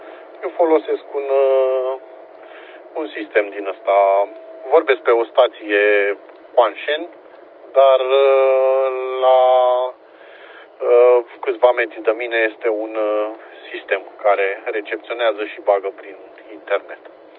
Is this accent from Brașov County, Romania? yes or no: no; Pitești, Argeș, Romania; deloc eu sunt din Pitești, dar acum într-o mică deplasare pe aici prin capitală